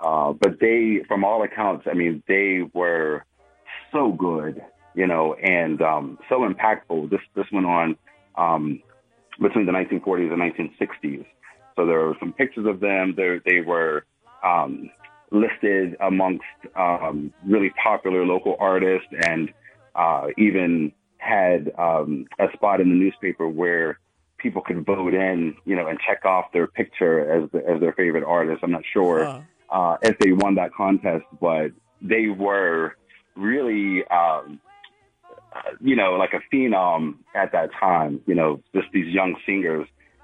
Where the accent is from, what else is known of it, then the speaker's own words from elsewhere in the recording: Homestead, Pennsylvania, United States; also born or lived in Hazelwood; And growing up in Homestead, you know, in addition to Hazelwood, but growing up in Homestead as well